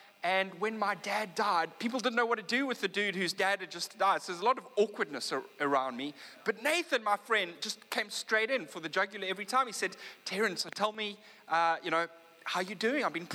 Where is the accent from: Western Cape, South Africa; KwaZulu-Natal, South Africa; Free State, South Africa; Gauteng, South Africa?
Western Cape, South Africa; Sea Point; I grew up in Sea Point. I mean, you can see it across the bay. There's Lion's Head, the right-hand side. There's Signal Hill. And I grew up in Sea Point.